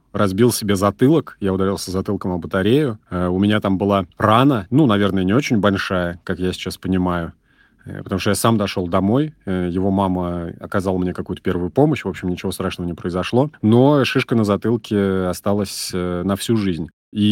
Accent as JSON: {"language": "Russian", "town": "Saratov", "region": "Saratov Oblast", "country": "Russia", "tie": "born or raised there", "said": "я работаю в русской службе BBC, мне 31 год, скоро будет 32 года. Я родом из Саратова"}